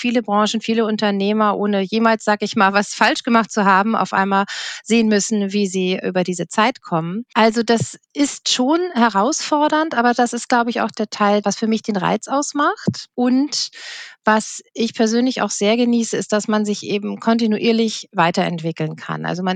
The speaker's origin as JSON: {"language": "German", "town": "Kiel", "region": "Schleswig-Holstein", "country": "Germany", "tie": "born there", "also_born_or_lived": "Munich", "said": "Ich bin gebürtige Kielerin und hatte dann ein paar Jahre in München verbracht"}